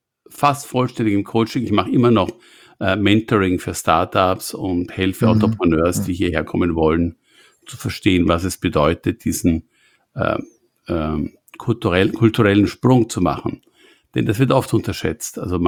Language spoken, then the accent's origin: German; Vienna, Austria; moved away as an adult; now in United States; Ich bin jetzt bin als Wiener seit 20 Jahren im Silicon Valley.